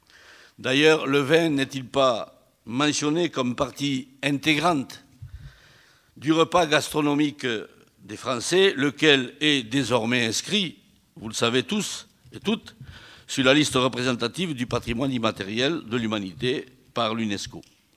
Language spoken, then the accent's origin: French; the Midi, France; je suis du Midi. Je suis né sur ces terres qui, sous le règne du vent et l'empire du soleil, n'en finissent pas de faire chanter la vigne depuis des générations et des générations